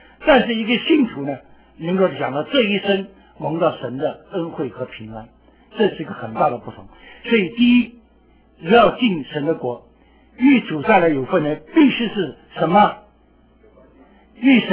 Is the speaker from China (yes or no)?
yes; China; 我们华人中华民族这点很特别的，什么事情都讲关系